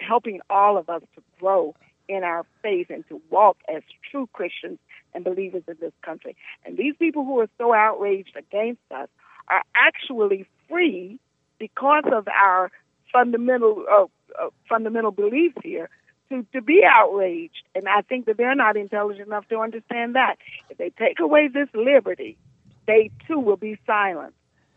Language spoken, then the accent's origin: English; North Carolina, United States; now in New Jersey, United States; Listen, I am from North Carolina, and when I heard the change there, what the vote had brought about, I was so excited